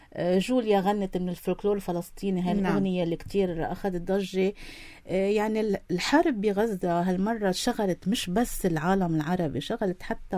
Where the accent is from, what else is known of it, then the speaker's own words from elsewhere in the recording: Lebanon; نحن كلبنانيين